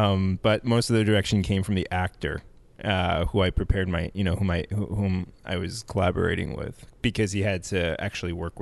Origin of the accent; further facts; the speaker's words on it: New York, United States; Growing up in New York, I noticed that people here are a little bit more calm.